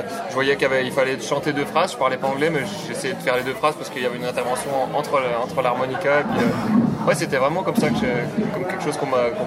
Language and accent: French; Besançon, Bourgogne-Franche-Comté, France; j'ai commencé l'harmonica quand j'étais petit, dans ma ville natale de Besançon.